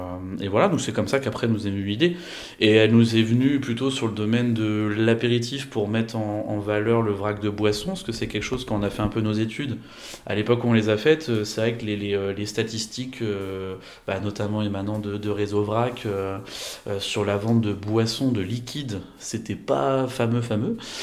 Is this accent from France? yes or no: yes; Trénoux, Centre-Val de Loire, France; Moi j'ai grandi à Trénoux, donc au nord d'Orléans, d'une famille. Mes parents sont de famille originellement de la campagne déjà à la base